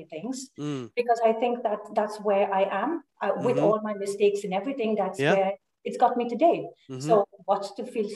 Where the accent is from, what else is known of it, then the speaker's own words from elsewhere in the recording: India; now in Sweden; I'm Indian.